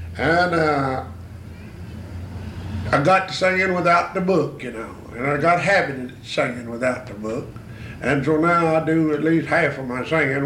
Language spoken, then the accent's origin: English; Alabama, United States; Well, I was born in Dale County, near Ozark, you know. And my daddy and all the sisters and all was singing when I was born. And I was born and reared in it, you know.